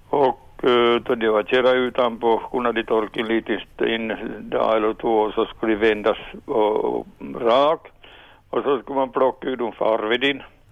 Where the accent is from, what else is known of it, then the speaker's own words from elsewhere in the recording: Sundom, Ostrobothnia, Finland; från Sundom.